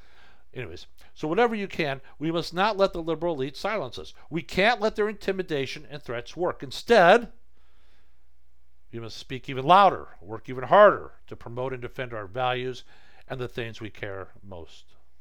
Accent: Alabama, United States; They recently announced that I was running for the U.S. Senate in my home state of Alabama.

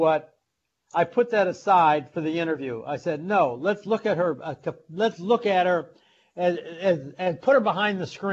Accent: St. Louis, Missouri, United States; I grew up in St. Louis, Missouri, years and years ago.

